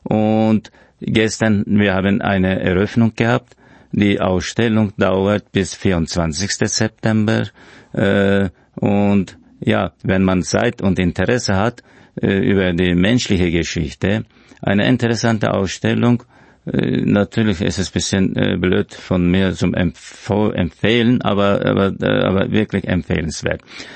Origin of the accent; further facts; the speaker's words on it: Turkey; German is a second language; now in Austria; Ich bin bildender Künstler aus Österreich, aber ich stamme aus der Türkei. Ich bin eine kurdischstammige Türke war ich früher. Jetzt bin ich eine kurdischstammige Österreicher geworden.